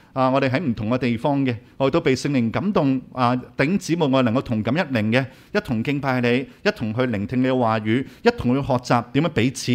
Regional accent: China; 其实可能我们中国人是叫做最讲求福气的一个民族

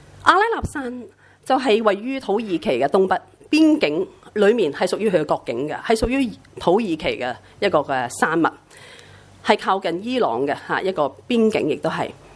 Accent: Hong Kong; 我们香港人好多挺轰动，香港原来这么小呢

